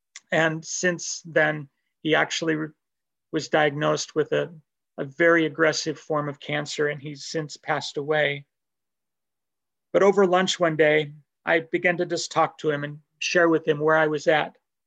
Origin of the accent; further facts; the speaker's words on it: Denver, Colorado, United States; I grew up in the Denver area in Colorado.